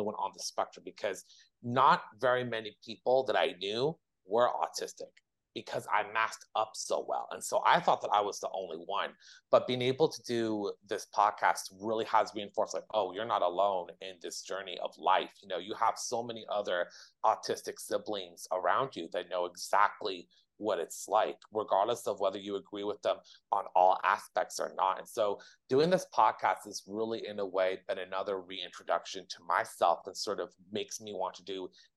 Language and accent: English; California, United States; the restaurant scene where Mrs. Doubtfire is quote unquote exposed. That's my hometown right there.